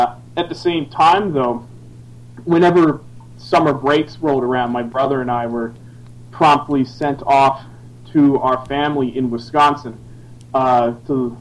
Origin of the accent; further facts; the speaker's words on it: Bermuda; She met my father, who's a Bermudian, and promptly moved to Bermuda where I grew up. But growing up in Bermuda was a major politicizing experience in my life, because when I was born, Bermuda was still under a form of like official white minority rule.